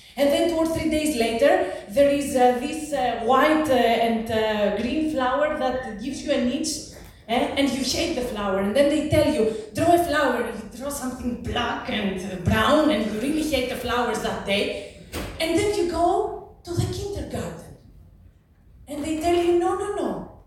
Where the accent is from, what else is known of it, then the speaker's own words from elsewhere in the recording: Greece; English is a second language; I'm from Greece. You know Greece, this shitty economic situation in the past a million years.